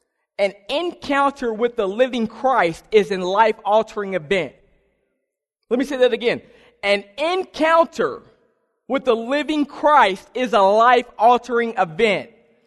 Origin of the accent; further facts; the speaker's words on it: Lexington, Kentucky, United States; For those who don't know, I'm from Lexington